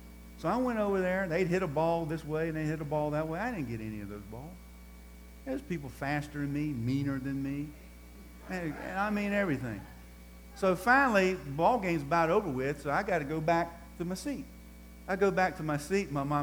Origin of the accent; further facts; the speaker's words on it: Durham, North Carolina, United States; I grew up in Durham, North Carolina. And when I was 6 years old, I went to a Durham Bulls baseball game, and I fell in love with baseball.